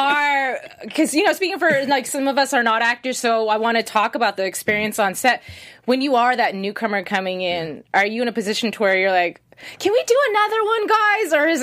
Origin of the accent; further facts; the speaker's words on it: North Carolina, United States; I grew up in North Carolina. I just lost that accent. A Japanese girl with a Southern accent.